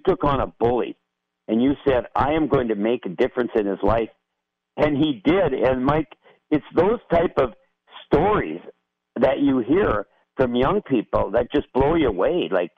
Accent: Moose Jaw, Saskatchewan, Canada; born there; I was up in Moose Jaw near my hometown. I was born in Moose Jaw.

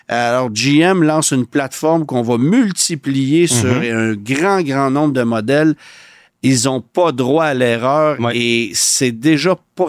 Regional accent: Canada; Parce que chez nous au Canada

